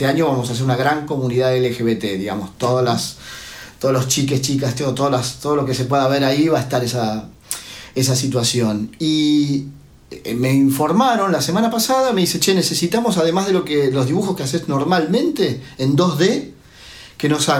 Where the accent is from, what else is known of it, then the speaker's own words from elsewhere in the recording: Buenos Aires, Argentina; porque la verdad que yo me considero muy argentino, muy porteño también y la verdad que lo ejerzo además.